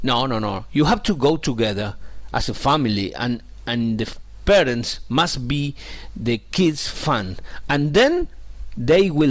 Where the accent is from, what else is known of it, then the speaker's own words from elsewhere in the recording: Argentina; I am from Argentina